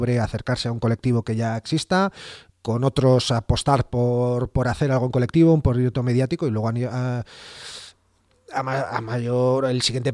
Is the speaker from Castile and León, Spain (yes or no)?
no; Bilbao, Basque Country, Spain; como decía antes, como bilbaíno